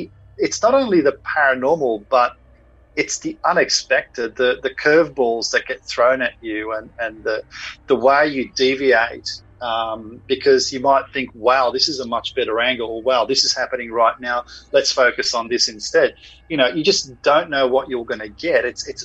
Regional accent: Australia; look, you know, guys, we're here from Australia.

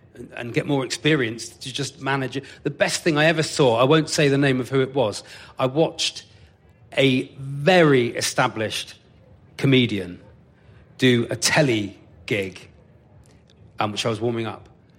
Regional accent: South West England, United Kingdom; So if you go out and you go, I'm from Devon, no one goes, oh, get, ah, had an amazing holiday there once.

